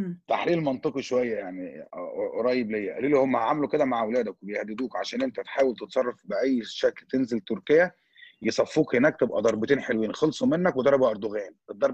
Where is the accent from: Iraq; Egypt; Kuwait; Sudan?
Egypt; انا مواطنه مصريه عايزه باسبوري